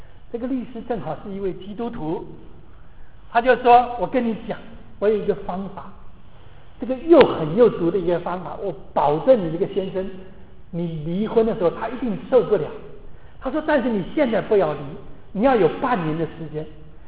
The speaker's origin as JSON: {"language": "Chinese", "country": "China", "said": "我讲的这4点都是我们中国人最缺乏的。"}